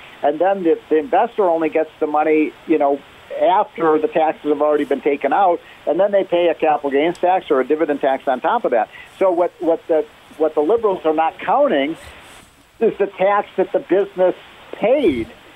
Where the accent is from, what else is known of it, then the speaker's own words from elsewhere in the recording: Illinois, United States; I grew up in Illinois. It's another high tax state.